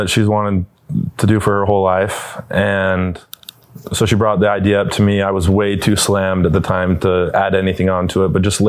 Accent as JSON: {"language": "English", "town": "Smithfield", "region": "Utah", "country": "United States", "tie": "born or raised there", "said": "born and raised in Smithfield, Utah"}